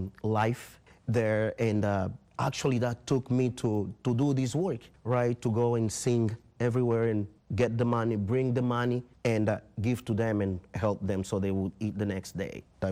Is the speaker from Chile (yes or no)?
no; Angola; I'm an Angolan tenor. I came from Angola, from singing in church.